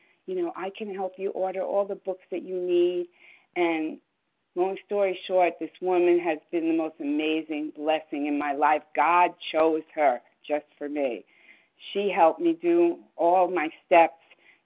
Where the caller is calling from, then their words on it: New York, United States; Oh, I'm from New York.